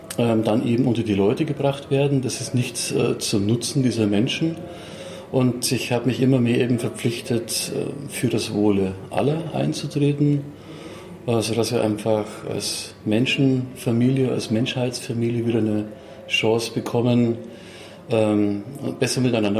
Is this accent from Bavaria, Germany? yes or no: yes; Munich, Bavaria, Germany; born there; Ich bin 1963 in München geboren